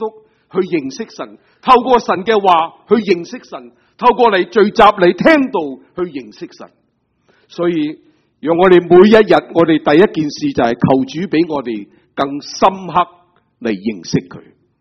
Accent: Guangdong, China; 所以我们广东人最惨食的那个饭就是煲仔饭

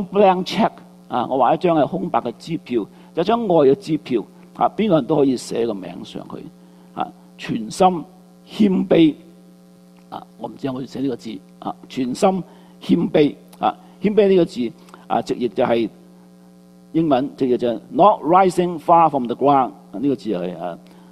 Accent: China; 特别我哋中国人吓、啊，有仇不报非君子吓、啊。

